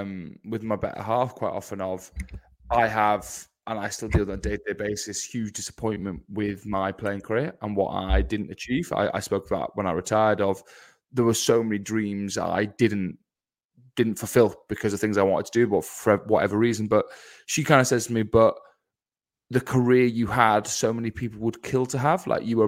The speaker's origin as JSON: {"language": "English", "town": "Liverpool", "region": "North West England", "country": "United Kingdom", "said": "We're a rugby family. So even though we're from Liverpool, which couldn't be more of a football city if it tried."}